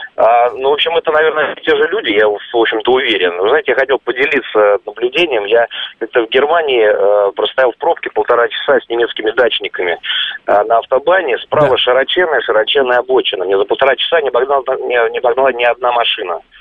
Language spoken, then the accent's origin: Russian; Moscow, Russia; я из Москвы.